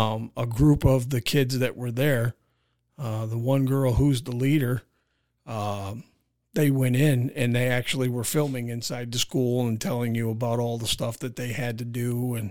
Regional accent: Ogdensburg, New York, United States; It's about a school that was run in my hometown up in Ogdensburg, New York.

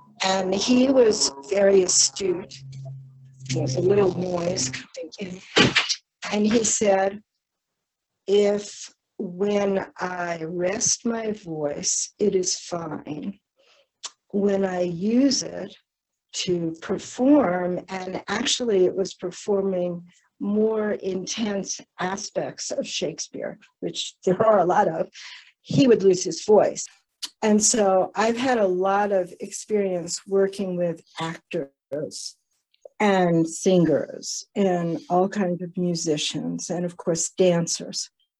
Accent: United States; I got a job being an American, despite being an American, at the Buddhist Society

